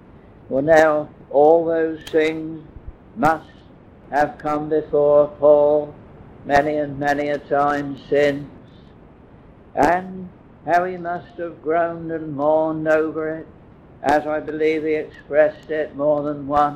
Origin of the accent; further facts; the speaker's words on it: United Kingdom; we as British people, British citizens, we have something to be thankful for. There have been occasions in most of our lives, no doubt, when you and I have felt proud to be British.